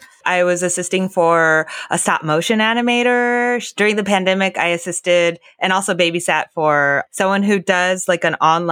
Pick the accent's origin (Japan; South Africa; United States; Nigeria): Japan; English is a second language; moved away; And I think I was like so young and I immigrated here from Japan. So, you know, like in my culture, we're trained to like not look people in the eyes.